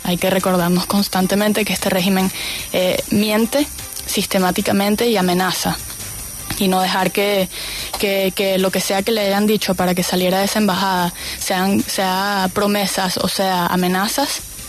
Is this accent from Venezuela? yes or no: yes; Venezuela; Es nuestro deber como venezolanos defender nuestro voto